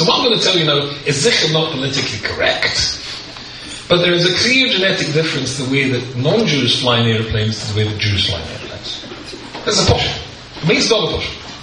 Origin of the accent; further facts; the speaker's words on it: United Kingdom; I was listening to Schubert's string quartet in C major, but I'm British and cultured.